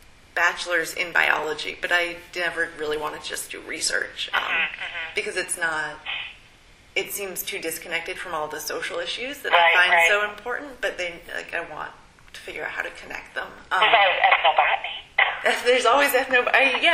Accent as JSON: {"language": "English", "region": "Maine", "country": "United States", "tie": "born or raised there", "said": "Oh, who knows? No. I grew up in Maine."}